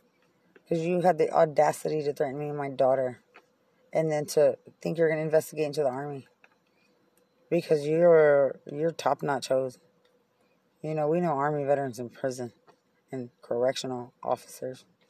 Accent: United States; I was very neutral because I'm American. I can do that.

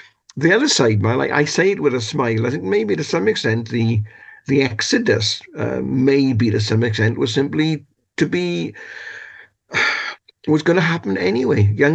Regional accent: Wales, United Kingdom; When asked what I am, I tell people I'm Welsh and European.

